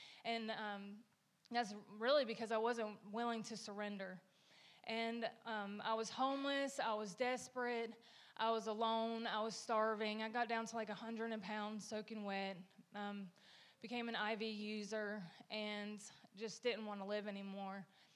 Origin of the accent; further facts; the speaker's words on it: United States; I grew up here in Rutherford County, and I had a great childhood.